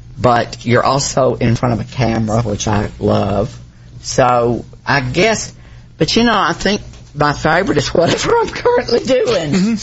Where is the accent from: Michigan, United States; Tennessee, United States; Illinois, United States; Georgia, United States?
Tennessee, United States; now in Fort Worth, United States; No, but I knew Texas. I knew that heat. I grew up in Tennessee.